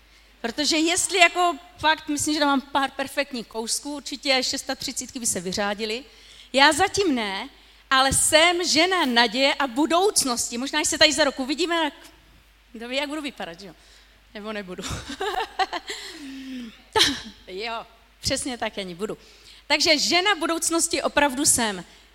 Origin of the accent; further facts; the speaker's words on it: Jaroměřice nad Rokytnou, Vysočina Region, Czechia; protože já pocházím z Jaroměřic nad Rokytnou.